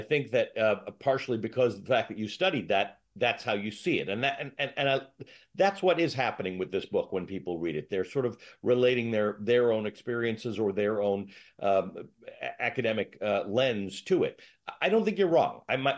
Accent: Canada; now in United States; democracy really embraced my family as I grew up in Canada.

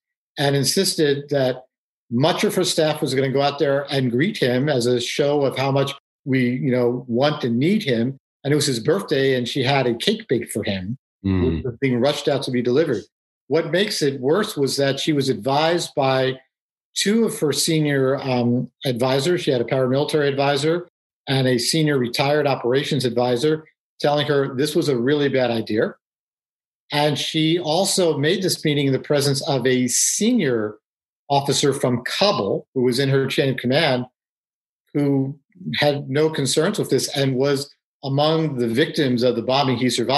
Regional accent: New York City, New York, United States; born or raised there

